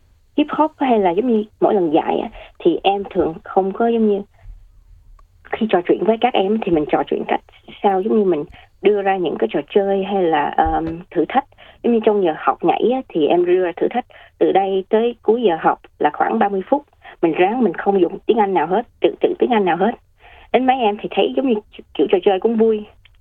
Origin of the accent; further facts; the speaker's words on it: South Australia, Australia; Cuối năm nay thì sẽ được 24 tuổi, là người Úc gốc Việt và là thế hệ thứ hai sinh ra và lớn lên ở tiểu bang Nam Úc.